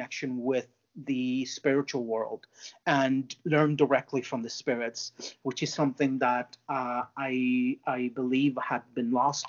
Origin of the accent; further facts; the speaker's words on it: Mexico; now in United States; when I was growing up in Mexico.